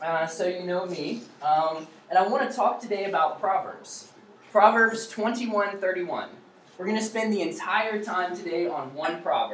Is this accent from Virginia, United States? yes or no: yes; Virginia, United States; But I'm originally from Virginia, the Central Virginia area, and so I'm married, been married about 3 years, and this weather is right at home for me.